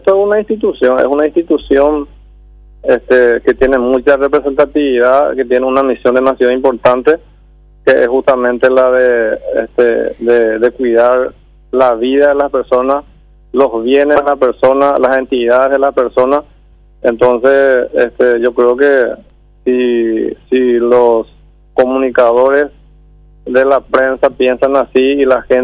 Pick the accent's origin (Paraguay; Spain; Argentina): Paraguay; nosotros somos especiales, los paraguayos somos muy especiales, somos, y yo creo de que tenemos una cultura muy, pero muy especial.